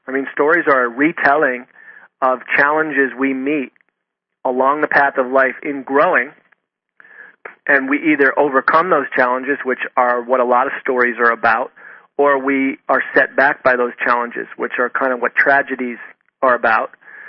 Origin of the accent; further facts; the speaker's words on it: East Coast, United States; now in US West Coast; I'm from the East Coast, but I'm on the West Coast now.